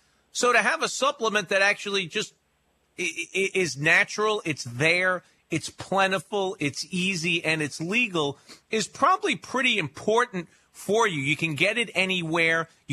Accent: New York, United States; Because I grew up in New York and I never saw a milkman.

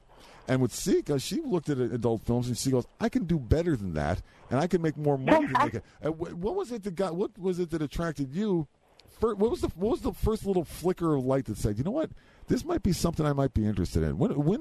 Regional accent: Massachusetts, United States; I grew up in the, you know, the Berkshires with the hippie movement in the 60s and everything.

